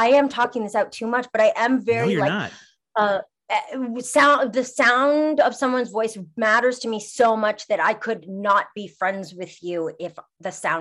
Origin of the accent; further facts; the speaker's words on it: Montreal, Quebec, Canada; also born or lived in Toronto; now in Los Angeles, United States; I'm from Montreal originally, and I lived in Toronto, and I do love Toronto, but being a Montrealer, I'm supposed to hate it.